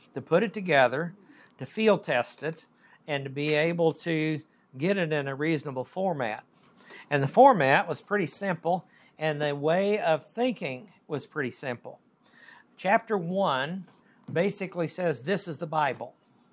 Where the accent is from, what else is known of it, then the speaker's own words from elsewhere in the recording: Oklahoma, United States; I was born and raised in Oklahoma. We have phrases like, that dog won't hunt